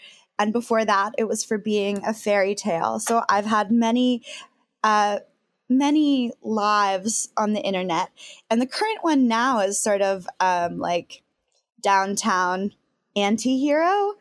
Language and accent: English; Falls Church, Virginia, United States; So I'm from Falls Church, Virginia